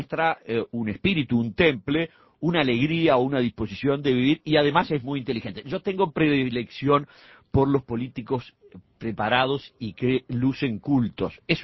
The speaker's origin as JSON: {"language": "Spanish", "country": "Uruguay", "said": "lo analizo como uruguayo"}